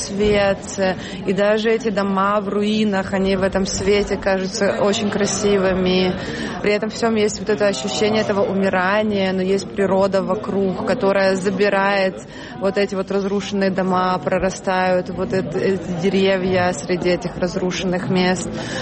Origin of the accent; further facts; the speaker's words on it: Zaporizhzhia, Zaporizhzhia Oblast, Ukraine; я выросла в Запорожье в 90-х, это был ужасно депрессивный город, металлургия, заводы, все работали на заводах, там все бедные, ни у кого ничего нету